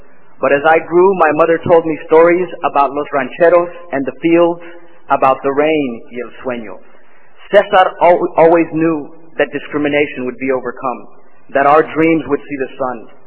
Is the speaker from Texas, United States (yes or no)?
yes; Houston, Texas, United States; I'm here from Houston, Texas. I just took a break from law school to say hello and to see this through.